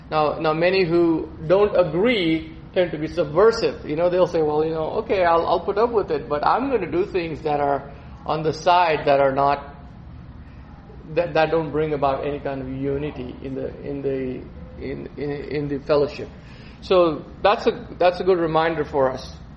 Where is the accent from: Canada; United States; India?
India; it's always kind of baffled me when I was growing up in India, and sometimes here